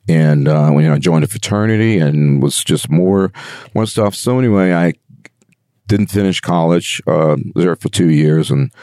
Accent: New Orleans, Louisiana, United States; I was born and raised in New Orleans

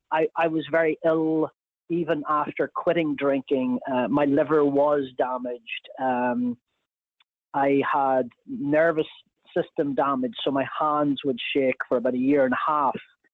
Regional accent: Northern Ireland, United Kingdom; a second memoir about growing up in Northern Ireland

